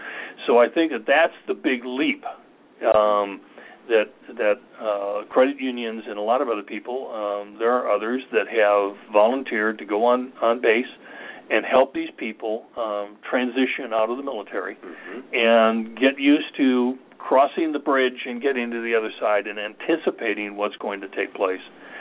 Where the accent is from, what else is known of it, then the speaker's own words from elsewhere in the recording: Plano, Texas, United States; there's a couple of VFW posts, one in my hometown, Plano, that is not doing very well.